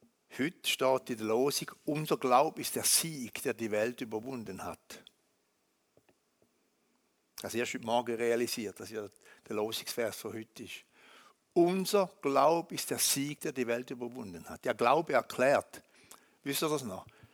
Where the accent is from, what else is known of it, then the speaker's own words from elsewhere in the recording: Switzerland; Wie sind wir Schweizer orientierungslos, was anbelangt?